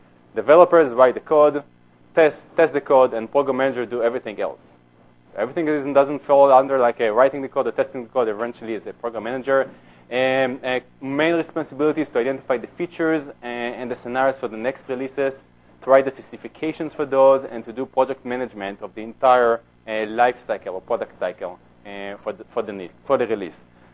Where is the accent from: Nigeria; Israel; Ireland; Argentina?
Israel; moved away as an adult; now in United States; Originally, I'm from Israel. I actually came to the U.S. to work at Microsoft 8 years ago.